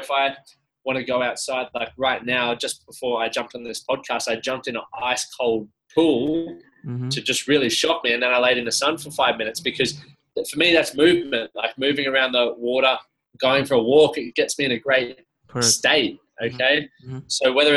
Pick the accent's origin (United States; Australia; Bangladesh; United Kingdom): Australia; So as an Australian male, you know, most of us are trying to provide for a family, work hard, you know, we're Aussie battlers